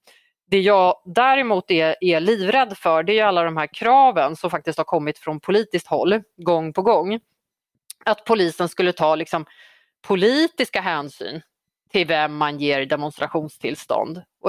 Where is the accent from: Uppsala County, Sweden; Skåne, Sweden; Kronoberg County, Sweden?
Uppsala County, Sweden; Gottsunda; Gottsunda, där jag växte upp i några år under tonåren och så.